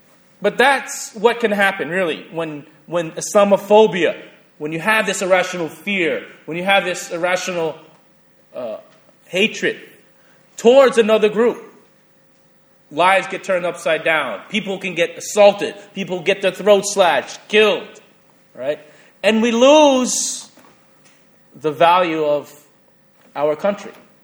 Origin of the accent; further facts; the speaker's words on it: United States; my experience as an American Muslim, my experience as a chaplain in Guantanamo Bay.